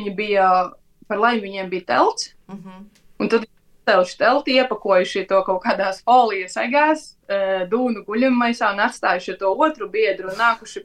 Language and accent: Latvian; Madona, Madona Municipality, Latvia; ko man patīk Latvijā ļoti darīt, ir apceļot savu apkārtni, tā kā es esmu no Madonas